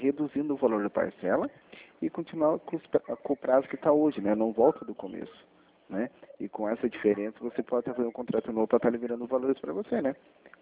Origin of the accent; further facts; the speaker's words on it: Curitiba, Paraná, Brazil; Sou aqui do Sítio Cercado.